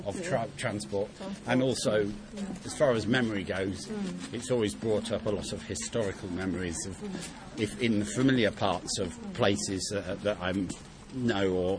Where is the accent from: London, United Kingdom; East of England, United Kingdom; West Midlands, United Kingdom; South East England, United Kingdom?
London, United Kingdom; born there; So I am a native Londoner and have a lot of history in London, but I didn't grow up in London